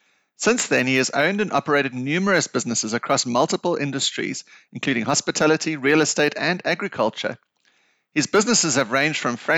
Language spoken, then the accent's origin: English; Johannesburg, Gauteng, South Africa; I'm from Johannesburg, South Africa. So the lions are in the front garden. It's a wild place here in South Africa, but we are here and surviving